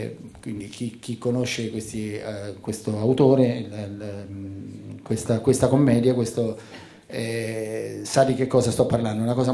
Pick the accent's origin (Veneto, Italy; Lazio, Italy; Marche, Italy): Lazio, Italy; Rome; a parte domani che c'è una piccola cosa che però, essendo romano, ci tengo a ricordare